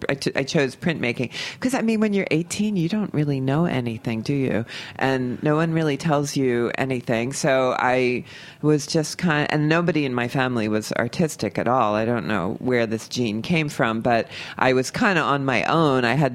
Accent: Pennsylvania, United States; Outside of Philadelphia, in the suburbs.

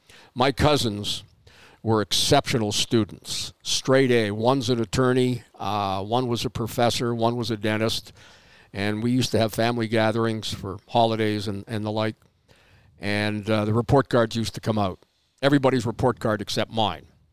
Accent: Toronto, Ontario, Canada; also born or lived in Calgary; I started high school in Calgary, but I was born in Toronto, and my father passed away, and my mom remarried, and we moved to Calgary

